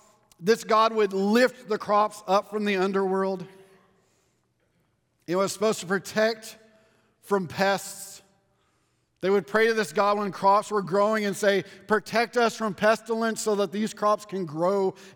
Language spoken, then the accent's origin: English; Texas, United States; We're from West Texas. We're used to dirt.